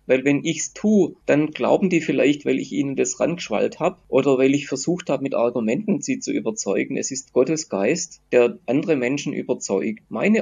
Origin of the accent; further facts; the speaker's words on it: Kornwestheim, Baden-Württemberg, Germany; dass meine Heimatstadt Kornwestheim bei Stuttgart so ja relativ nah Richtung Frankreich war